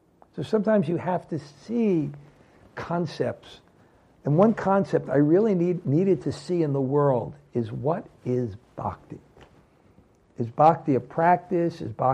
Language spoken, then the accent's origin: English; Brooklyn, New York, United States; Growing up in Brooklyn, I never saw a cow.